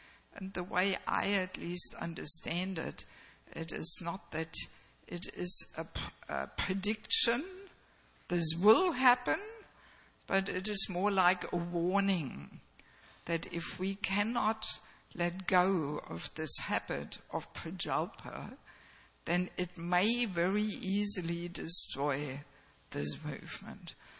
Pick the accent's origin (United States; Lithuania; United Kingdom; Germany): Germany; accent: mix of Australian and German; now in Australia; By nationality, I'm from Germany, but I have never lived there as a devotee.